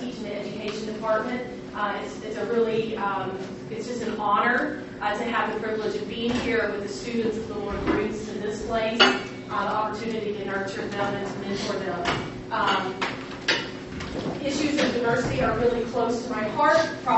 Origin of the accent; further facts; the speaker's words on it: Chattanooga, Tennessee, United States; I grew up in Chattanooga.